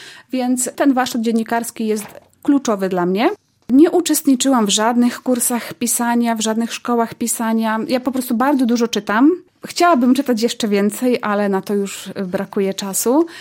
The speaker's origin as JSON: {"language": "Polish", "town": "Połomia", "region": "Subcarpathian Voivodeship", "country": "Poland", "tie": "born or raised there", "said": "Tak, to jest moja rodzinna miejscowość. Mieszkam w niej od zawsze."}